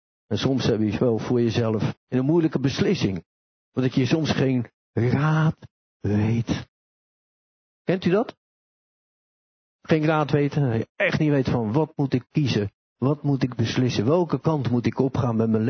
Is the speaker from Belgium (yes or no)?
no; Netherlands; En dat vertelt eigenlijk hoe we als Nederlanders zijn.